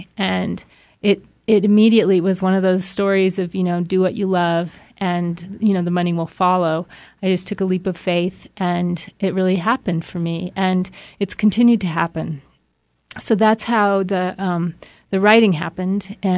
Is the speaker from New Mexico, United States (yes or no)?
yes; New Mexico, United States; I grew up in New Mexico and sort of left because, oh, I thought it was sort of provincial, I guess.